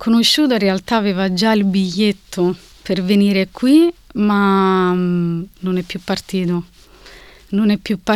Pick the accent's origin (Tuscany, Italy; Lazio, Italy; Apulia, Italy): Lazio, Italy; Aprilia; io vengo da Aprilia, diciamo una città vicino Roma, diciamo ho sempre vissuto lì, ecco.